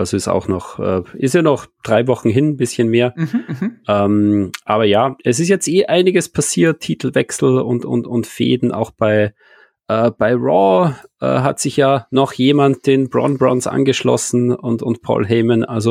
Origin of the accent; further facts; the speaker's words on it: Austria; Als Österreicher freue ich mich immer, wenn der Spotlight bekommt.